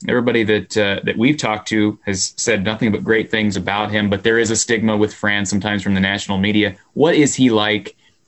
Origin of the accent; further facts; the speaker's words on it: Iowa, United States; Because I think we all here locally, I'm born and raised in Iowa.